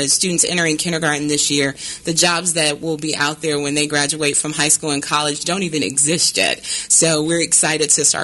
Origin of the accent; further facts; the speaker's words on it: Indiana, United States; also born or lived in Memphis; now in Kansas City, United States; I moved here from Memphis, but originally from Indiana.